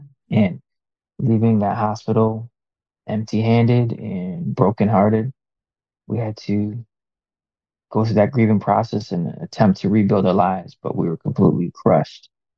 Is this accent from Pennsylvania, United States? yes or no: no; Rochester, New York, United States; I'm from Rochester, New York.